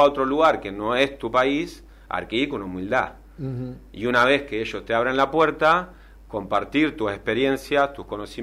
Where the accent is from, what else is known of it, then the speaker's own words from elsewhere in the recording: Argentina; Lo que yo tengo muy adentro es quién soy, lo argentino que soy